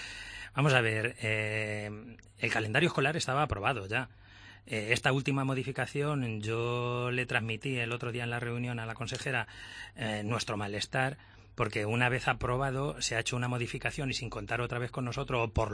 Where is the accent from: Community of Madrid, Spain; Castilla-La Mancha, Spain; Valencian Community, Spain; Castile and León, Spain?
Castilla-La Mancha, Spain; y además para nosotros, como castellano-manchegos, también tener ahí un apoyo